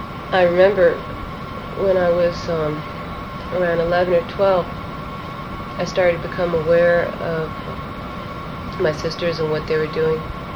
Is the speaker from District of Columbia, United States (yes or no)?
yes; Washington, District of Columbia, United States; also born or lived in New Orleans; And, like I said, I was born in New Orleans. We moved to Washington, D.C. when I was three.